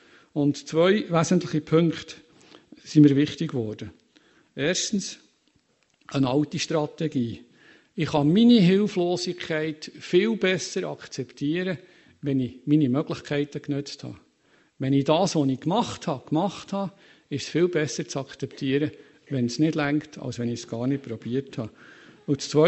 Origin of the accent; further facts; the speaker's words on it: Lucerne, Switzerland; born there; Ich bin in Luzern geboren.